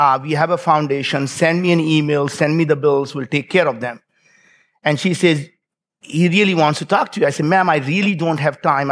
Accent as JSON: {"language": "English", "country": "India", "tie": "born or raised there", "said": "I was born in India. And it, as many of you probably know that, we grew up very, very poor in India."}